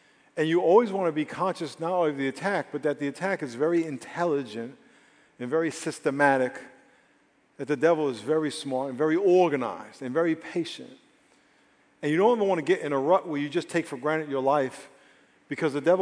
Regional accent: New York, United States; Now, I grew up in New York, and I understand white smoke comes out of your mouth when it's cold. And in New York, we have what we call the hawk.

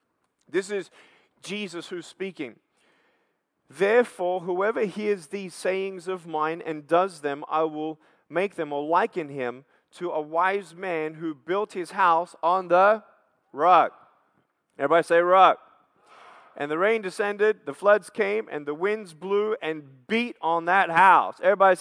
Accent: Australia; I'm from Australia, born without arms and legs, no medical reason why.

